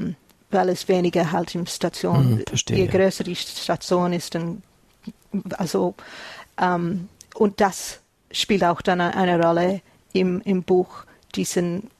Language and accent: German; Queensland, Australia; German is a second language; ich komme aus Queensland. Es ist im Norden, Nordosten von Australien.